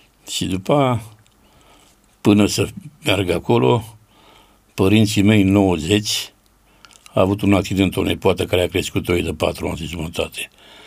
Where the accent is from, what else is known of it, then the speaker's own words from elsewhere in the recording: Vulcan, Hunedoara County, Romania; born there; M-am născut în Vulcan, am avut între patru surori și băiat, 5 copii. Familia a fost mai săracă, pe timpul atunci, 55